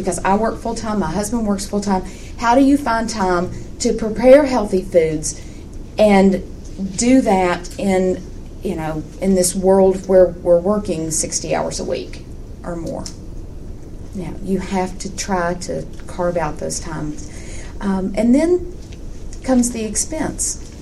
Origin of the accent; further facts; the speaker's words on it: the South, United States; we're from the South, and, you know, we like our fat.